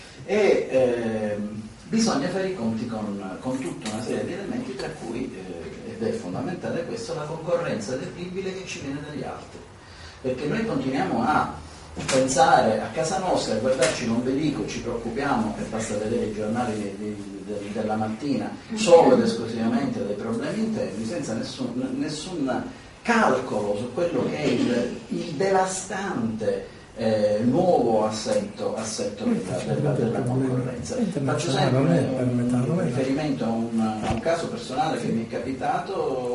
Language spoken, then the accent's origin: Italian; Palermo, Sicily, Italy; da italiani, e poi ci aggiungerei anche da siciliani e da palermitani